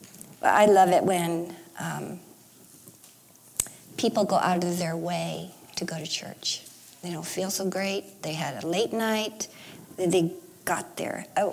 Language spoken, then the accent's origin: English; El Monte, California, United States; And I grew up in El Monte. And when you think of the San Gabriel Valley, it is like little Asia now. But back then it was not.